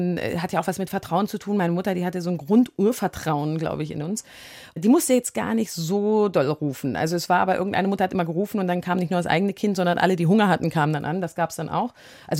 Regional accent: Großburgwedel, Lower Saxony, Germany; Also Großburg-Wedel war früher ein wahnsinnig schöner Ort, wo ganz viele junge Familien waren.

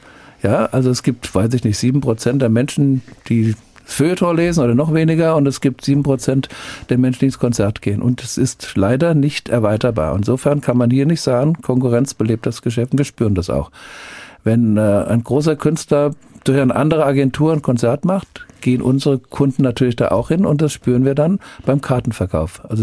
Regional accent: Wiesbaden, Hesse, Germany; so ein Festival in dieser Art hier in meiner Heimat, nämlich in Wiesbaden und im Rheingau, zu gründen.

